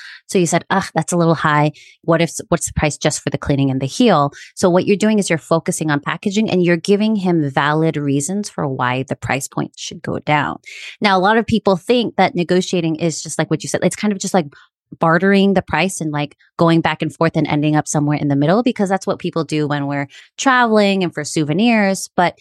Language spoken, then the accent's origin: English; United States; So I'm Korean American. When I walk into a shop and I see they're Korean, I immediately speak in Korean